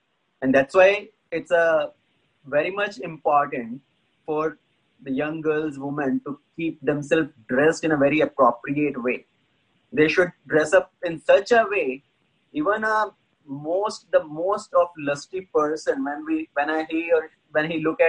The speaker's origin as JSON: {"language": "English", "country": "India", "tie": "born or raised there", "said": "As I was growing up in India, in our childhood"}